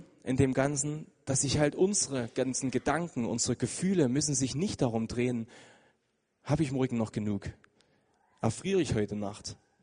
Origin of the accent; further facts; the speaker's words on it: Germany; ich bin halt Deutscher, das ist halt so